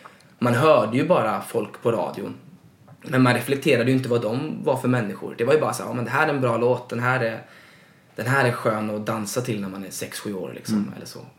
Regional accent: Stenungsund, Västra Götaland County, Sweden; jag kom ju från Stenungsund då, en mindre stad eller en tätort ska man väl säga

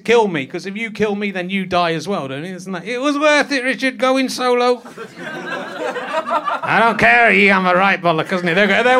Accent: Yorkshire and the Humber, United Kingdom; born there; accent: Yorkshire; And I were born in Yorkshire and I retained my accent unlike you. I stayed loyal.

